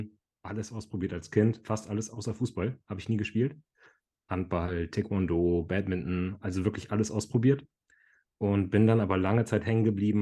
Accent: Kiel, Schleswig-Holstein, Germany; now in Hamburg, Germany; mir wurde vor 32 Jahren der Name … gegeben. Ich bin gerade Hamburger, würde aber ganz gern wieder in Kiel leben wollen, was meine Heimat ist.

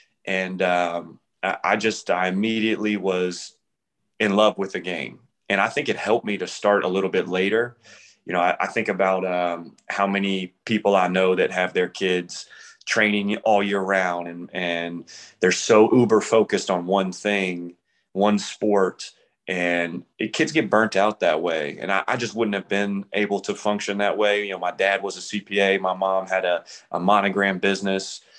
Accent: Roanoke, Virginia, United States; I actually started out as a soccer player. I'm from Roanoke, Virginia. I got a bunch of brothers, and they all were had interest in sports

